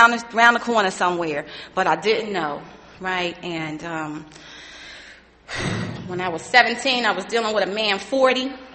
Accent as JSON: {"language": "English", "town": "Newark", "region": "New Jersey", "country": "United States", "said": "I'm from Newark. I got some buddies here that's from the hood."}